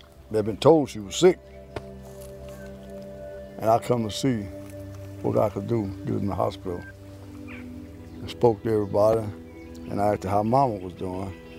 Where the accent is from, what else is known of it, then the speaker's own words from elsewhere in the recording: Meadville, United States; Growing up in Meadville at that time, our dad died when I was 2.5 years old.